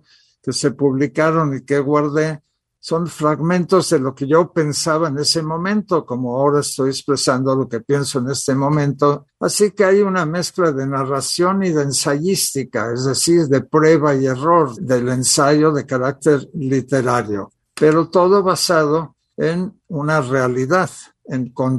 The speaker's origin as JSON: {"language": "Spanish", "country": "Mexico", "tie": "born there", "first_language": "Catalan", "second_language": "Spanish", "said": "nací en México de padres catalanes, mi lengua materna no es el español, es el catalán. Eso matiza mucho esta situación. Además, cuando voy a Cataluña me consideran extranjero, cuando estoy en México también me ven muchas veces como extranjero por mi aspecto"}